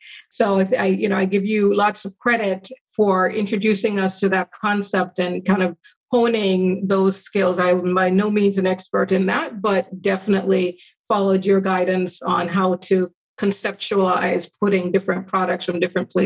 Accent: Jamaica; now in United States; When we first came to this country, we're originally from Jamaica.

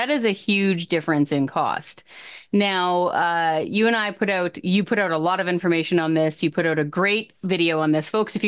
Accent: British Columbia, Canada; So I'm hearing some chirping going, okay, so I'm from British Columbia.

